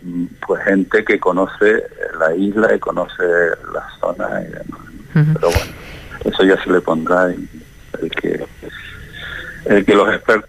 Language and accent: Spanish; El Paso, Canary Islands, Spain; Pero yo soy del Paso, trabajo aquí